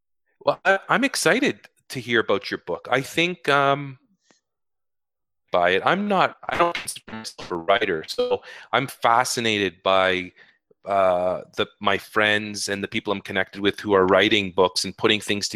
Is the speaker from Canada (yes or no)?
yes; Ottawa, Ontario, Canada; I was born and raised here in Canada in Ottawa. My parents are from Lebanon. They came over in 1975 to start a new life here.